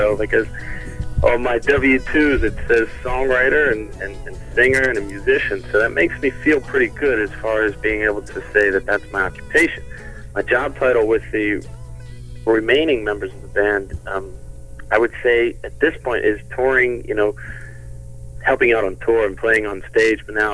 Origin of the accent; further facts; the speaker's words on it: York, Pennsylvania, United States; also born or lived in Los Angeles; now in Lancaster, United States; But the truth of the matter is, if I could say I'm from York, Pennsylvania, that would be true. And I've been writing songs since I was about 12.